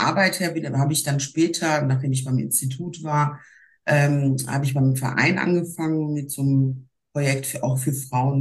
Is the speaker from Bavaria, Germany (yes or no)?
no; Duisburg, North Rhine-Westphalia, Germany; now in Dortmund, Germany; Ich bin in Duisburg geboren, genau.